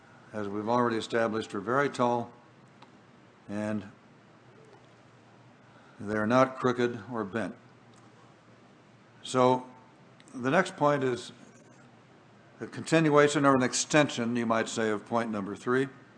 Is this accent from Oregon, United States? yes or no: yes; Oregon, United States; are there any redwoods that are in Oregon, my home state?